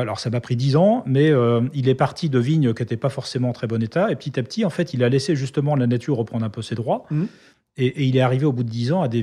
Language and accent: French; Brittany, France; Quand on est breton, en face, on voit vite New York.